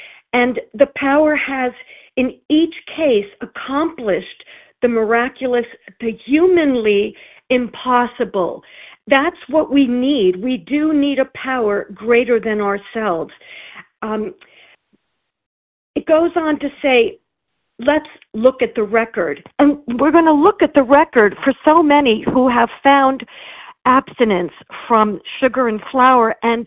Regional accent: New York, United States; now in Texas, United States; And in Texas right this moment, but I am from New York.

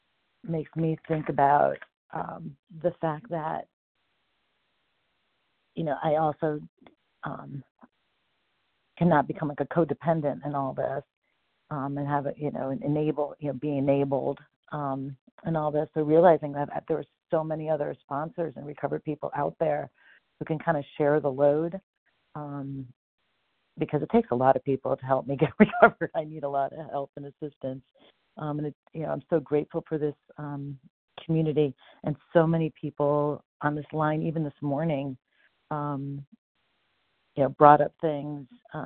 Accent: Connecticut, United States; And gotcha. … I'm from Connecticut.

